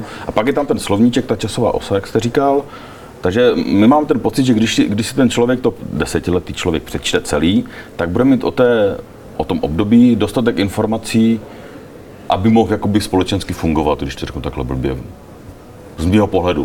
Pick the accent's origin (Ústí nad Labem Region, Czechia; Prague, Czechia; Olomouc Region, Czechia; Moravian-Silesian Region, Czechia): Olomouc Region, Czechia; Šumperk; já jsem vyrůstal v Šumperku a na kraji, na takovémhle sídliště a přes cestu jsme měli Rusáky, ruský vojáky